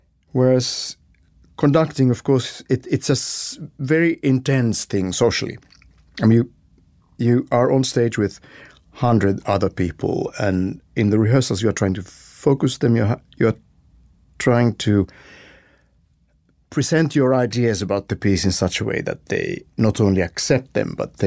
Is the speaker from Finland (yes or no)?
yes; Helsinki, Uusimaa, Finland; English is a second language; I was born and raised in Helsinki, Finland.